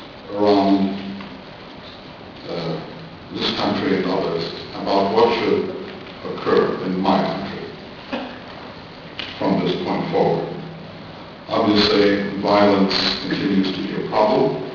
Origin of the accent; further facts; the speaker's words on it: Bloomington, Indiana, United States; It's a bit of a homecoming for me. I grew up in Bloomington, as you've just heard